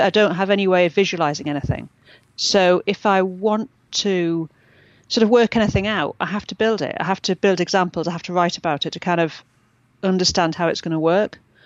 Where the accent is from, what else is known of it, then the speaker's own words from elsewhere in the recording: Newcastle, North East England, United Kingdom; I'm from Newcastle up in the northeast, which again is a sort of old shipbuilding and things, that sort of town.